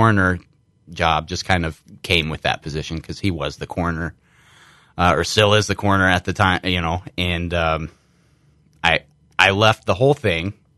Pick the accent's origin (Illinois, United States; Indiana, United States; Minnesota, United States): Illinois, United States; Galesburg; So I was born and raised actually here in Galesburg.